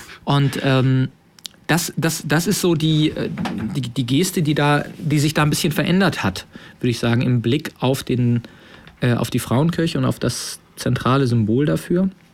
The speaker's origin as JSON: {"language": "German", "region": "Hamburg", "country": "Germany", "said": "also ich komme aus Hamburg, wie ihr hört"}